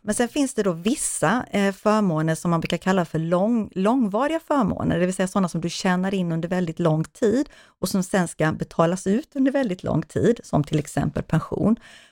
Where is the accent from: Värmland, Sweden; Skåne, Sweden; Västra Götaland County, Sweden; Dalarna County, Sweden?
Skåne, Sweden; nere i Skåne där jag kommer ifrån